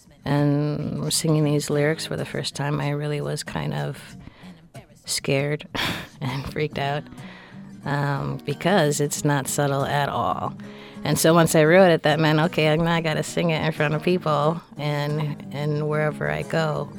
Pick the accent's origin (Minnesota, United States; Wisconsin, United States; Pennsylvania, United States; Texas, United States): Wisconsin, United States; I think just being a biracial person growing up in Wisconsin and learning about racism at an early age.